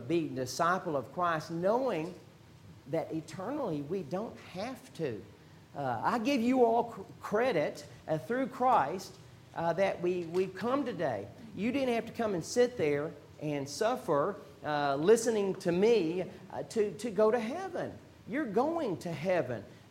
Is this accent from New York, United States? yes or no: no; Houston, Texas, United States; I've seen that certainly being born and raised in Houston, the humidity, terrible humidity down there